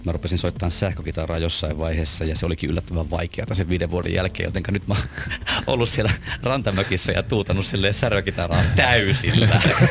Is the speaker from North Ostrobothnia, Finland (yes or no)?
yes; Raahe, North Ostrobothnia, Finland; Mä oon ollut kotikaupungissani Raahessa, josta vanhempani muuttivat pois Etelä-Suomeen.